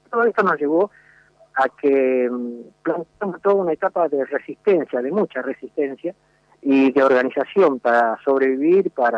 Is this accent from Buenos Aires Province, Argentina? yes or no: no; Goya, Corrientes, Argentina; Sí, cómo no. Sí, soy de Corriente, de Goya Corriente